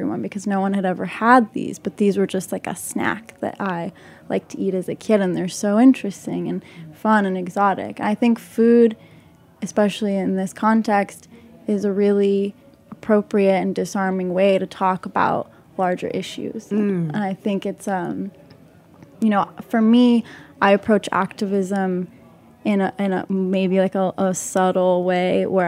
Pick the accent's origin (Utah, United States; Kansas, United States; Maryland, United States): Utah, United States; Salt Lake City; now in New York, United States; living in New York for the last 9 years, growing up in Salt Lake City, being in the West Bank, going back and forth, and not ever feeling, you know, fully Palestinian or fully American